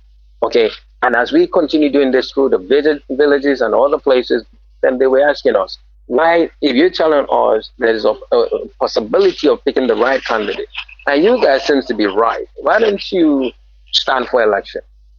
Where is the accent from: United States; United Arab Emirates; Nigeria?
Nigeria; But at the same time, as the Nigerian youth, the so-called youth, and the so-called people that are trying for change in governance